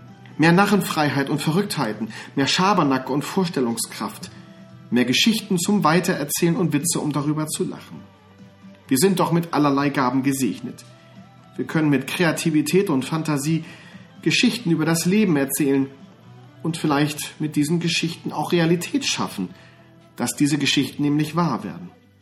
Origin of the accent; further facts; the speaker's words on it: Northern Germany, Germany; der mich als Norddeutscher natürlich besonders erfreut hat.